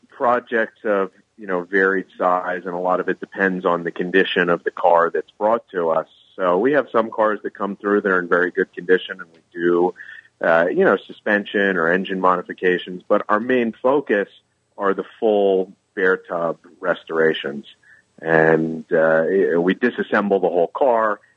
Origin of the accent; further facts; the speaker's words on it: New York, United States; now in California, United States; You know, as a New Yorker who's moved to California